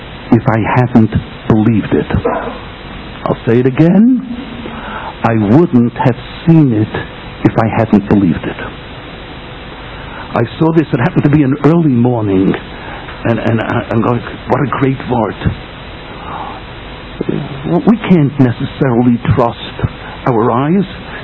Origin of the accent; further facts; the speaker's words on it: United States; But I'm an American. I'm a hoarder.